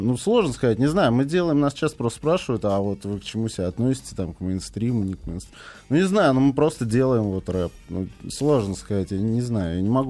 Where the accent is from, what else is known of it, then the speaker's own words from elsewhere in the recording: Moscow, Russia; Вырос я не совсем в центре, я в центре 10 лет жил. Вот. Вырос я в спальном районе, ЮЗАО.